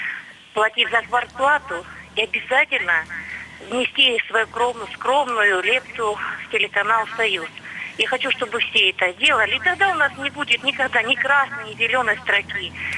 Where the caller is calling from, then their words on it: Kislovodsk, Stavropol Krai, Russia; Здравствуйте, я звоню из Кисловодска.